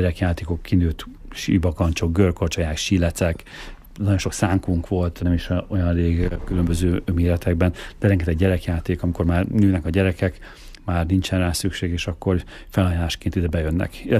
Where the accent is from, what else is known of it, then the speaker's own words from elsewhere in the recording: Miskolc, Borsod-Abaúj-Zemplén, Hungary; miskolciak, mi furák vagyunk egy kicsikét, mi nagyon büszkék vagyunk, és nagyon büszkék vagyunk arra, hogy miskolciak vagyunk